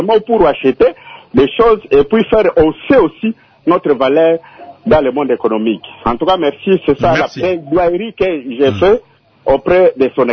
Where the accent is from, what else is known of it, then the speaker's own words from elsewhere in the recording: Bandundu, Kwilu, DR Congo; moi je suis de Bandundouville, nous sommes là, le courant Inga traîne là-bas.